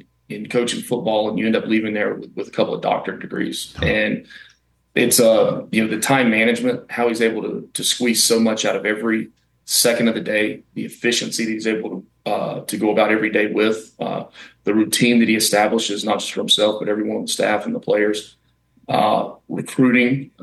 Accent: Birmingham, Alabama, United States; I'm from Birmingham, and we were actually at the home for Christmas

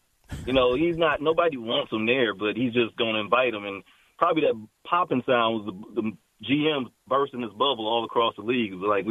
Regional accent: Detroit, Michigan, United States; I grew up in Detroit.

